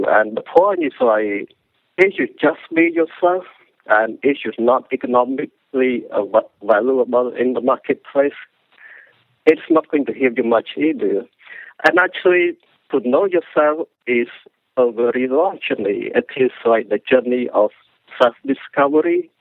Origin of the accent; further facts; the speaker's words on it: Cambodia; English is a second language; now in United States; because of my growing up in Cambodia, before I came to this country